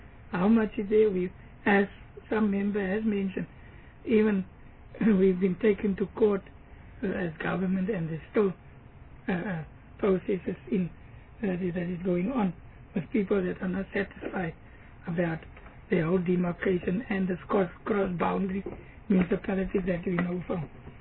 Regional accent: Western Cape, South Africa; Even in the Western Cape, I'm from the Western Cape

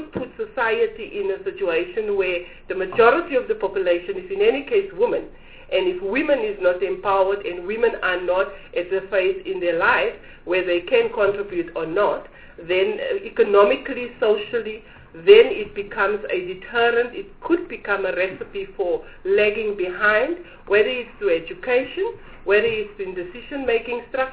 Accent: South Africa; I'm a South African.

